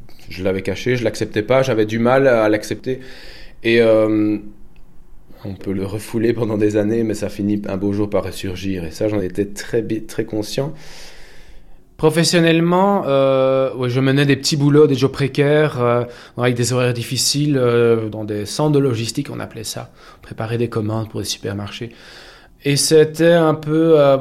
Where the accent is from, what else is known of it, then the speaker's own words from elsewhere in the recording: Belgium; j'ai 35 ans, je suis belge